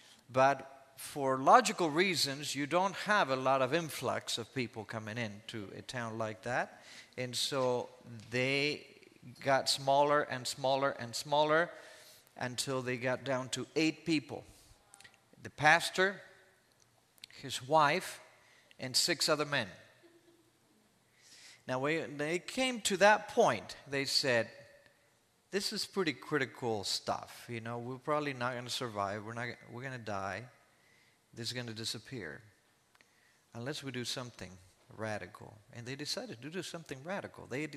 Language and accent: English; Michigan, United States; I'm from Michigan, and I'm cold just thinking about what these guys did.